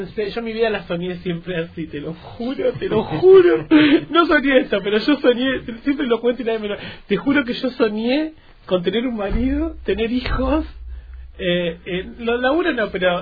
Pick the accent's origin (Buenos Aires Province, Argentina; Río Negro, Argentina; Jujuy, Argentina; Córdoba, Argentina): Buenos Aires Province, Argentina; Quilmes; also born or lived in Avellaneda; Yo nací en Quilmes. Uh-huh. Nací en Quilmes. En realidad nací en Avellaneda y viví toda mi vida en Quilmes, en Buenos Aires